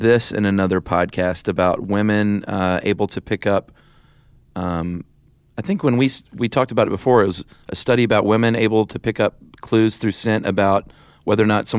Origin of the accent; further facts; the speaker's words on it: Tennessee, United States; It smells like my grandparents' house that I went to growing up in Tennessee.